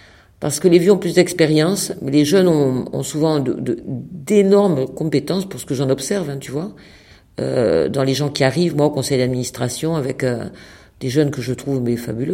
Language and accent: French; Occitanie, France; je viens du Languedoc-Roussillon.